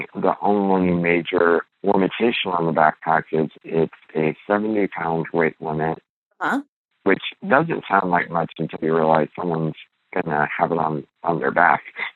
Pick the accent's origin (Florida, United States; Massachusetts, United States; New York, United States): Florida, United States; and then we're originally from Florida, and so taking like road trips down there.